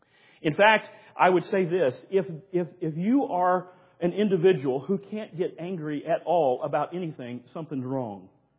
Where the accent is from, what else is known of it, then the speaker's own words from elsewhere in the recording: Southern US, United States; Now, I'm a Southerner, born and bred, so Southerners, don't get mad at me when I say this.